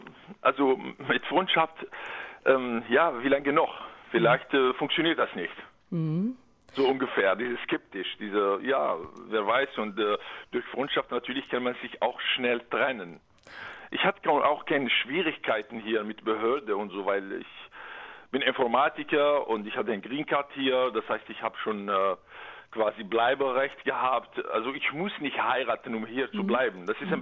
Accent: Kabylie, Algeria; German is a second language; Ich komme aus dem Mittelmeer, Algerien. Ich bin Kabyle. Ein Kabyle, das ist eine Stammgruppe von Berber, von die Berber.

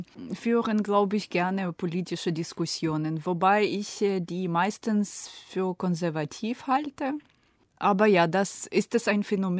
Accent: Ukraine; ist das jetzt nicht ein bisschen arrogant, mir als Ukrainerin das zu erzählen?

